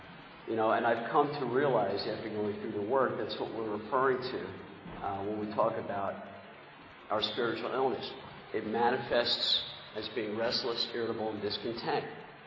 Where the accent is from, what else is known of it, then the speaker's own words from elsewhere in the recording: Bayonne, New Jersey, United States; I grew up in Bayonne, New Jersey.